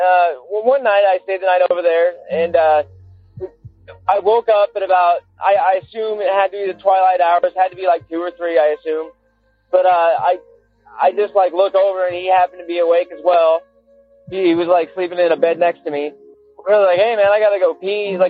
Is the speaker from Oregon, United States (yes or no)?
yes; St. Helens, Oregon, United States; I'm from St. Helens, Oregon. Small town about 45 minutes outside of Portland, Oregon.